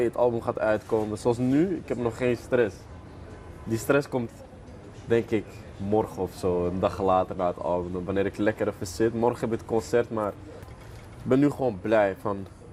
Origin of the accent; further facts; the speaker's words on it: Belgium; born there; first language Moroccan Arabic; ik ben in België geboren, maar ook al ben ik in België geboren, thuis voelde het gewoon als hier. Thuis spraken we alleen Darija, het Arabisch dialect van Marokko.